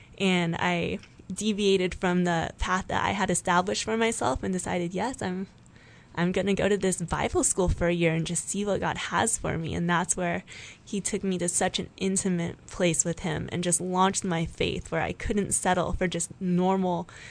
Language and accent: English; San Diego, California, United States; I grew up in San Diego, California. I have a wonderful family, mom, dad, and sister.